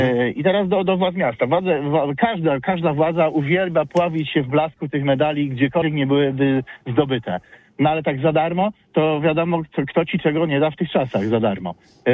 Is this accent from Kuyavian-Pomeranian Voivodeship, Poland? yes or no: no; Poznań, Greater Poland Voivodeship, Poland; jak my, jako Poznaniacy sobie nie zainwestujemy w porządną halę